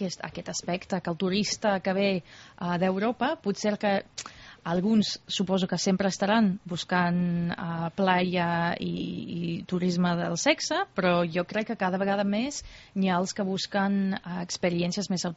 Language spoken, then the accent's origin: Catalan; United Kingdom; jo sóc del Regne Unit